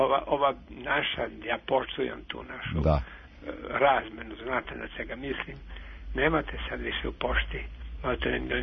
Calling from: Futog, Vojvodina, Serbia; Ja sam iz Futoga, baš jedan verni slušalac

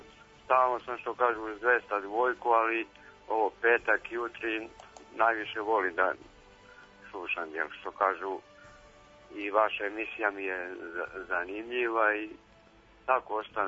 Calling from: Belanovica, Šumadija and Western Serbia, Serbia; Ja sam iz Belanovice.

